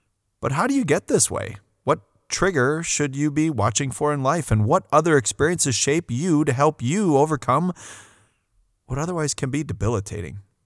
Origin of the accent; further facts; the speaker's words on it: Port Washington, Wisconsin, United States; We grew up in Port Washington, Wisconsin, on Lake Michigan.